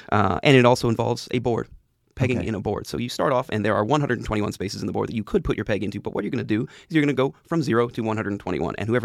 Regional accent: Cribbage, Ontario, Canada; I am actually from Cribbage, Ontario, in Canada.

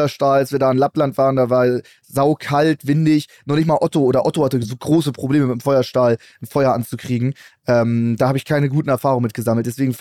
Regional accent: Hamburg, Germany; ich komme ja aus Hamburg.

